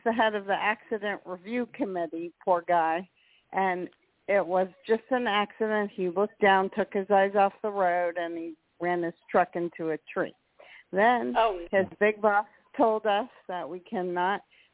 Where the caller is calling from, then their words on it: Florida, United States; Hi, Kelly, Joe, and Jason. … from Florida.